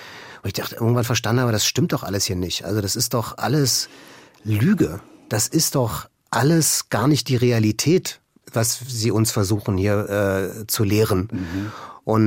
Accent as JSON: {"language": "German", "region": "East Germany", "country": "Germany", "said": "Also zu sagen, ich komme aus dem Osten."}